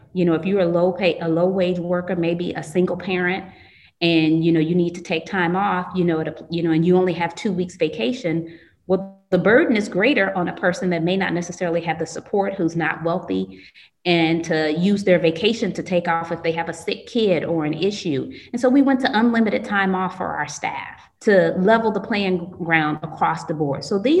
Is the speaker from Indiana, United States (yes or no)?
yes; Gary, Indiana, United States; So I grew up in Gary and, you know, a single parent mom.